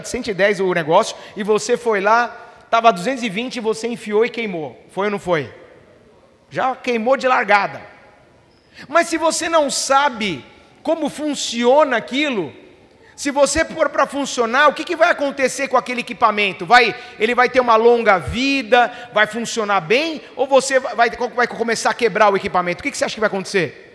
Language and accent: Portuguese; Brazil; Agora, nós como bons brasileiros, o que a gente costuma fazer? Principalmente brasileiro.